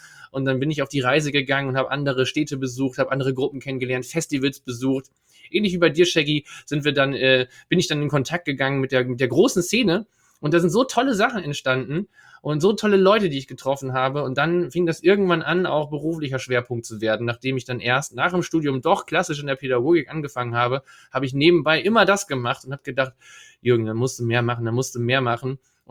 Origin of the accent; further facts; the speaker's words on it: Leer, Lower Saxony, Germany; Ich komme aus Leer, ja, Leer, Ostfriesland, das Tor Ostfrieslands, kann man auch sagen. Da bin ich geboren und aufgewachsen, bis ich dann als Student in die große, weite Welt ausgezogen bin, nämlich 60 Kilometer bis nach Oldenburg.